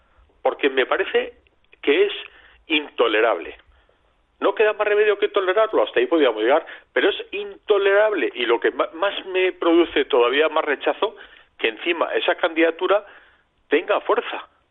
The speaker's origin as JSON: {"language": "Spanish", "region": "La Rioja", "country": "Spain", "said": "en mi pueblo, ahí en La Rioja, con perdón lo de pueblo, es que a las 5 de la tarde se cierra todo el comercio."}